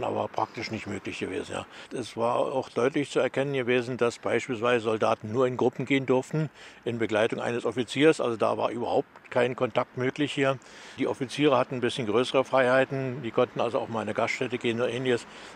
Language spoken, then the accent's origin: German; Berlin, Germany; Wir kommen aus Berlin, aber aus dem ehemaligen Ostteil Berlins hier.